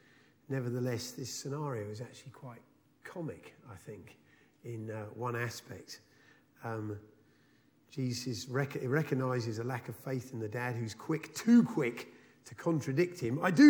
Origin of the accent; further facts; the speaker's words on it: England, United Kingdom; The best way not to draw attention to myself and my Englishness is to try and pass myself off as an Australian